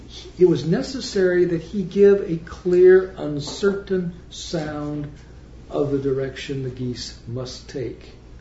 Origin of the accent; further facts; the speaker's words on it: Chico, California, United States; My father, we grew up as infants in Chico, California, Durham, California